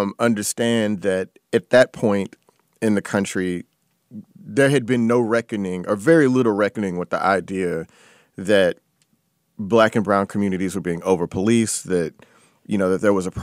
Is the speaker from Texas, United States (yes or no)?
yes; Houston, Texas, United States; So a teenager from Houston, Texas, my hometown, out of an area called South Park